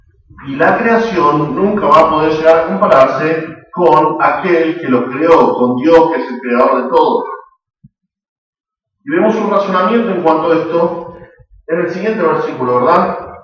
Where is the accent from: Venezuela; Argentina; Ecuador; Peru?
Argentina; Nosotros como argentinos, como sociedad, somos así.